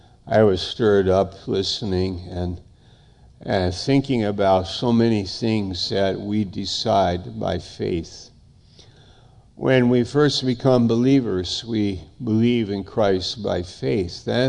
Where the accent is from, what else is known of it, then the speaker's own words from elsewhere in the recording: New York, United States; My mother, I'm from New York, and my mother said, I think you should be in Maine this summer.